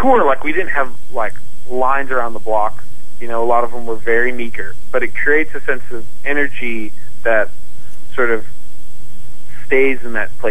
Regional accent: California, United States; I'm from California.

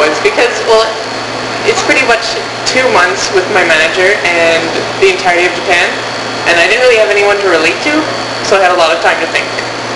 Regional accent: Vancouver, British Columbia, Canada; I'm from Vancouver

